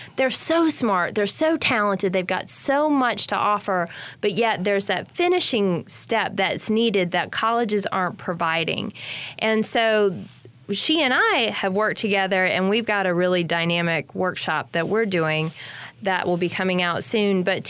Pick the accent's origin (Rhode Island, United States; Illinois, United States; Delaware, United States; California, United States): Illinois, United States; Chicago; now in Chapel Hill, United States; So I came to the community in 82. It was right after the Tar Heels had won the NCAA tournament, and I came from Chicago and didn't know what that was.